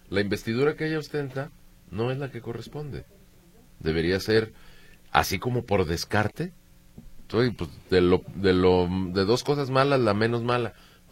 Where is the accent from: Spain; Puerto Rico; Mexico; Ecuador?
Mexico; Y lamento como ciudadano mexicano la ausencia de mi presidenta.